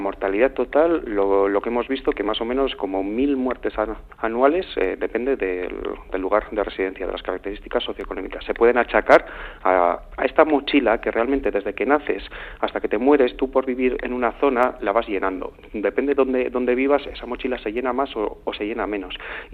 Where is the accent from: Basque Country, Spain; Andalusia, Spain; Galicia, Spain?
Basque Country, Spain; Vitoria-Gasteiz; Yo soy de Vitoria